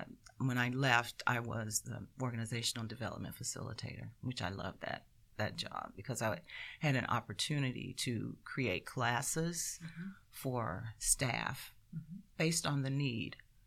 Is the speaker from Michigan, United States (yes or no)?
no; Hope, Arkansas, United States; born there; I was born in Hope, Arkansas, September 25th, 1952.